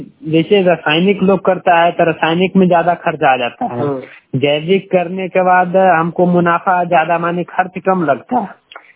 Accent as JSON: {"language": "Hindi", "town": "Pusa", "region": "Bihar", "country": "India", "said": "पूसा प्रखंड के वैनी पंचायत के निवासी हूँ।"}